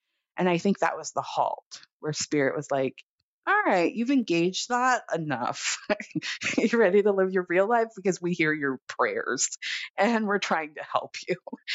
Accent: Los Angeles, California, United States; I mean, come on, I grew up in Los Angeles and this is what I know.

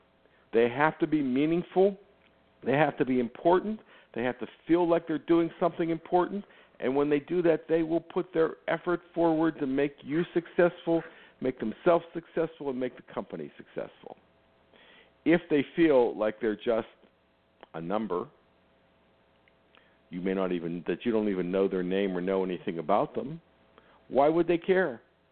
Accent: Pittsburgh, Pennsylvania, United States; because originally I am from Pittsburgh, spent most of my life there.

